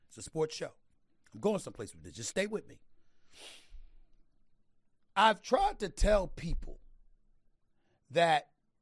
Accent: United States; I love America. I'm an American. I'm a black man first and foremost, but I'm an American.

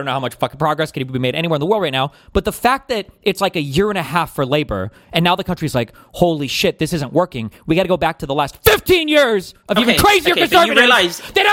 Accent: United States; because I'm American, okay?

